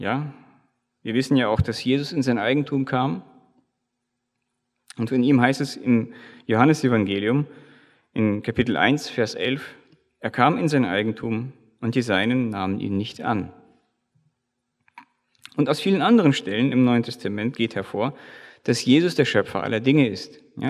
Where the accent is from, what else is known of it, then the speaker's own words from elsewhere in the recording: Russia; now in Germany; Ich selbst bin ja in Russland aufgewachsen, das heißt, meine Kindheit habe ich in Russland verbracht. Das liegt daran, dass deutsche Vorfahren meinerseits nach Russland ausgewandert sind. Genau genommen teilweise in die Ukraine und andere an den Kaukasus.